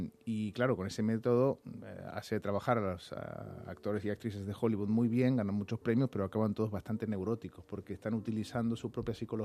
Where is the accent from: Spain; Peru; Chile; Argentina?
Argentina; Córdoba; Yo soy de Córdoba, que ya mi acento aparece al rato de que llego allí a Córdoba, ahí empieza a aparecer